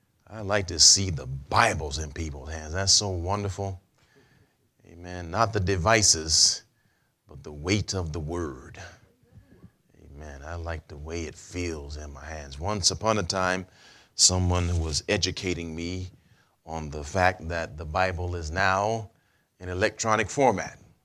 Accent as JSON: {"language": "English", "town": "Columbia", "region": "South Carolina", "country": "United States", "tie": "born or raised there", "lives_now": "Stallings, United States", "said": "My hometown is Columbia, South Carolina, but my home, hallelujah."}